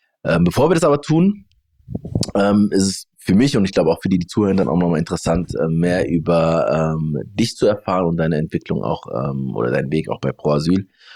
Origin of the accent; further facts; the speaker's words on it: Frankfurt, Hesse, Germany; wir sind beide aus Frankfurt-Bornheimer.